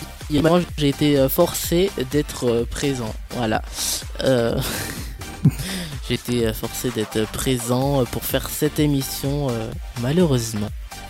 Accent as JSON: {"language": "French", "country": "France", "said": "On est français, bref. On est français."}